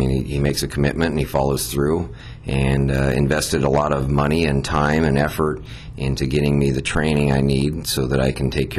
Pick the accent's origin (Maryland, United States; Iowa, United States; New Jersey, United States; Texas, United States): Iowa, United States; Knoxville; now in Des Moines, United States; I grew up in Knoxville, Iowa. Spent all my life there. Graduated in 85 and just moved to Des Moines to start my adult life and get a job up here and new adventures.